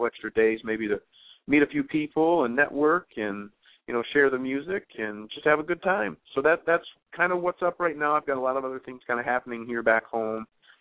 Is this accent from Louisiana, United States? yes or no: no; Michigan, United States; I'm excited to be performing outside of my home state of Michigan.